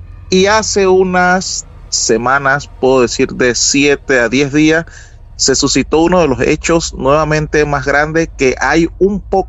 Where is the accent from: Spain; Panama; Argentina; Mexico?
Panama; Soy de Panamá.